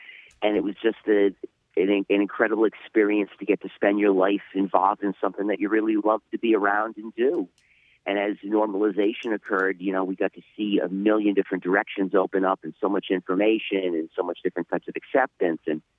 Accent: East Coast, United States; I'm from the East Coast originally, and so I got involved in the cannabis when I was probably about 12.

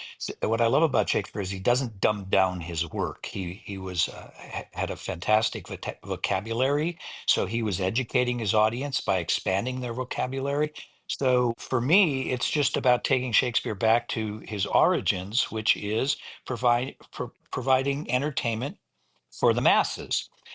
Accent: Martin, North Dakota, United States; and then I was raised in Martin, North Dakota, a very small rural community in the middle of North Dakota, and so you have to take care of each other.

